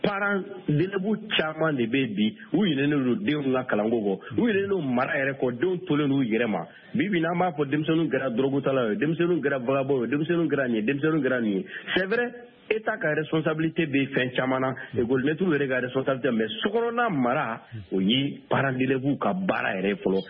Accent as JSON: {"language": "French", "country": "Senegal", "said": "pourquoi en tant que Sénégalais"}